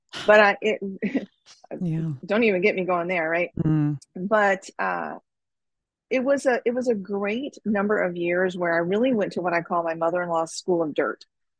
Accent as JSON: {"language": "English", "region": "Florida", "country": "United States", "tie": "born or raised there", "said": "We're kind of what we call halfbacks. And because I grew up in Florida. So we moved to the South halfway back."}